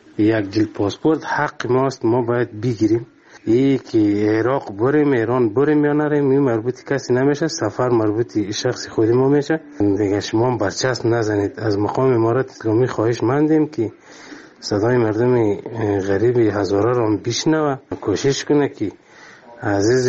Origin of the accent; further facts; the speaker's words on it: Afghanistan; ما شهروند افغانستانیم